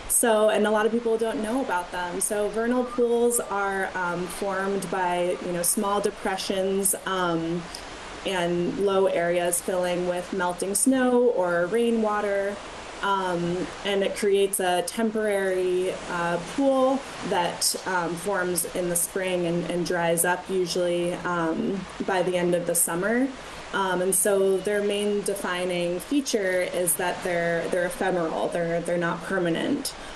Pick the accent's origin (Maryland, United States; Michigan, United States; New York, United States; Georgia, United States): New York, United States; New York City; I grew up in New York City, which we all know, you know, does not have very much nature.